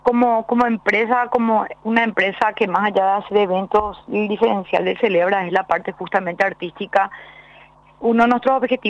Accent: Paraguay; Nunca pensamos como empresa, sino que pensamos como paraguayos que quieren sentirse orgullosos de los paraguayos y del país, ¿verdad?

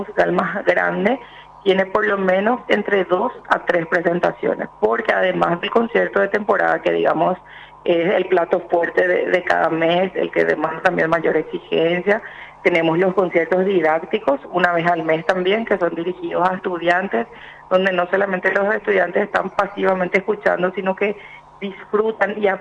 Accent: Paraguay; se construye este género musical tan importante que nos identifica tanto como paraguayos.

